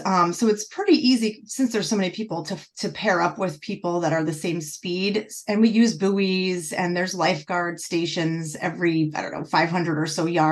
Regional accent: Northeast, United States; born there; now in Florida, United States; I'm not originally from Florida. I was born in the Northeast, so in the cold and lots of indoor pools and no outdoor pools. So I moved down here.

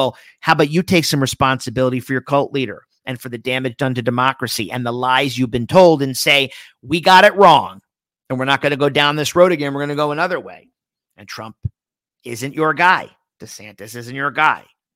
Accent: Florida, United States; turn my home state of Florida into its own shithouse or its own shithole country.

